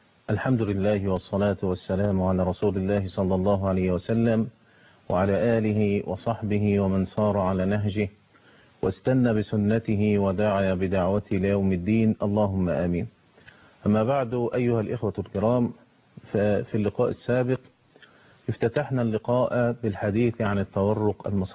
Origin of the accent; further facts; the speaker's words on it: Egypt; وهذا يحدث عندنا في مصر